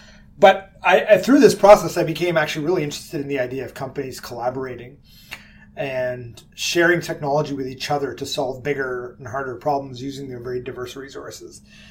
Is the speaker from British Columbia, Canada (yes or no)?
no; Kingston, Ontario, Canada; Went back to my hometown of Kingston, went to Queen's University, did my MBA there